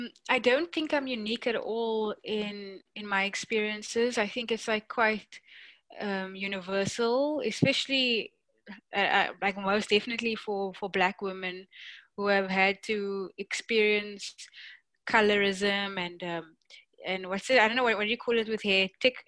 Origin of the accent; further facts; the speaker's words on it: Cape Town, Western Cape, South Africa; my experiences growing up in Cape Town, obviously it's Cape Town's in South Africa, and South Africa is just coming out of apartheid.